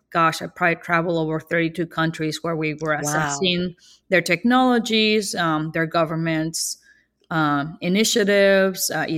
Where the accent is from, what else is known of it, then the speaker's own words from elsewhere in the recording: Ciudad Obregón, Sonora, Mexico; My hometown is called Ciudad Obregón, which is really right by the Gulf of California inland.